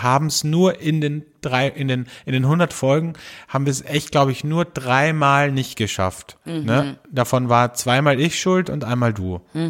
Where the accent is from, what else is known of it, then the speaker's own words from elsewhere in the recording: Austria; also bei uns in Österreich zumindest, der bekanntesten Tierauffangstationen